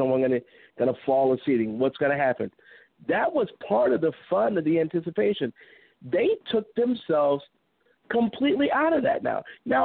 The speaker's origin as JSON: {"language": "English", "town": "Chicago", "region": "Illinois", "country": "United States", "tie": "born or raised there", "said": "I'm not saying it just because I grew up in Chicago and grew up a Big Ten fan."}